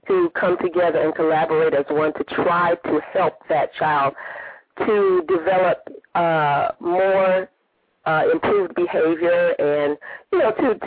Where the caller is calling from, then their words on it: Atlanta, Georgia, United States; I'm calling from Atlanta.